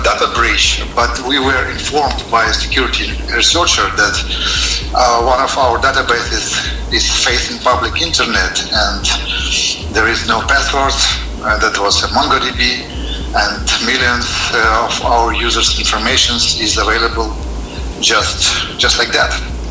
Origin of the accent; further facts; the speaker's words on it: Ukraine; born there; English is a second language; I was born in Ukraine and live here now.